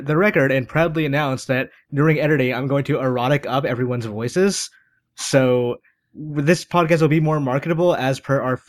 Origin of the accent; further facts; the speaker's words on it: Tennessee, United States; I grew up in Tennessee.